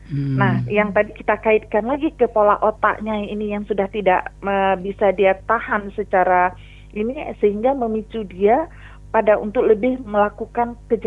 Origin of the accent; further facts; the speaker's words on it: Aceh, Indonesia; sebagai pedoman saya sebagai orang Aceh.